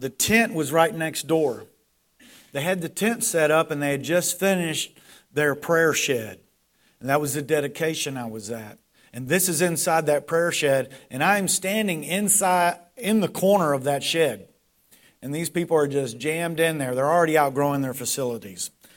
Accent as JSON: {"language": "English", "country": "United States", "said": "I'm an American, but I'd rather not do that."}